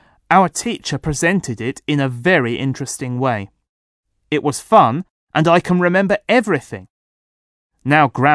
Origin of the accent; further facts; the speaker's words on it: Poland; English is a second language; 5 students are from Japan, 3 from France, 1 girl is from Germany, and I'm from Poland.